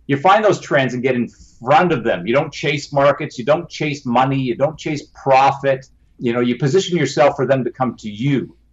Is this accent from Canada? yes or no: yes; Canada; not just being a Canadian